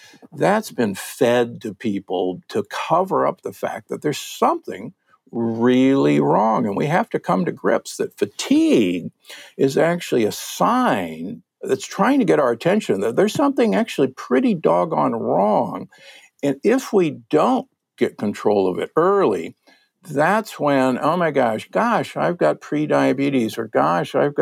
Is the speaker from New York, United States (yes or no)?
no; Omaha, Nebraska, United States; I'm from Omaha, Nebraska, the Corn Huskers.